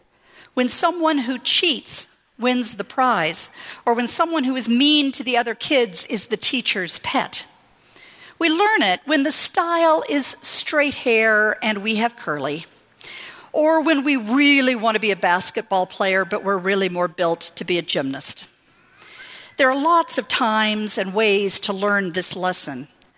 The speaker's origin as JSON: {"language": "English", "region": "California", "country": "United States", "tie": "born or raised there", "said": "since I moved back to California, I don't see this as often, but I remember so clearly growing up in Orange County"}